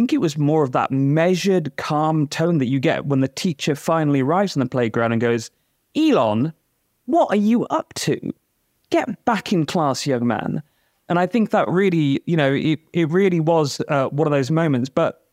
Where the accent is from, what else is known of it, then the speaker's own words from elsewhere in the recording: United Kingdom; now in Washington, D.C., United States; I'm British by origin, even though I live in Washington, D.C.